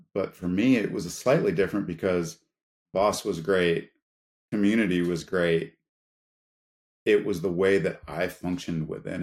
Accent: Long Beach, California, United States; I grew up in Long Beach, California. And so skateboarding was kind of a natural thing to get into.

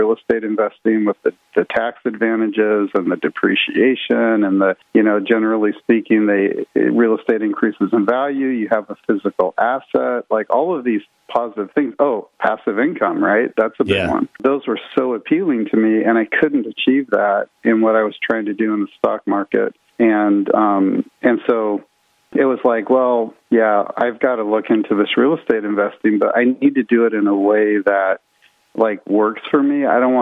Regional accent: Los Altos, California, United States; I grew up in California in Los Altos, Mountain View, kind of Silicon Valley

